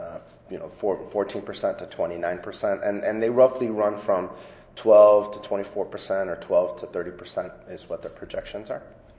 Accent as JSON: {"language": "English", "town": "Chicago", "region": "Illinois", "country": "United States", "said": "I'm from Chicago."}